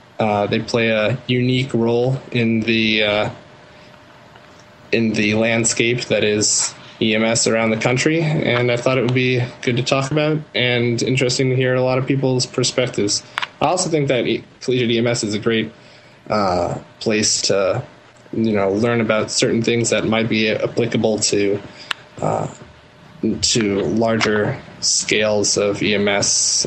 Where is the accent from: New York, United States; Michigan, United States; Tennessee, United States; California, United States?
New York, United States; I'm originally from New York, and I'm a volunteer at two services back home, transporting services.